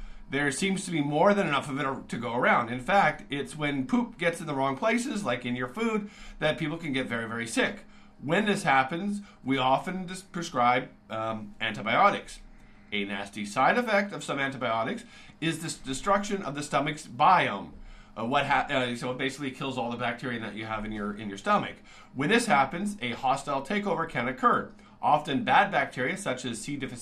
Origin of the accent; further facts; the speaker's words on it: Canada; So, it can be hard as a Canadian to find sources of pride, especially in technology.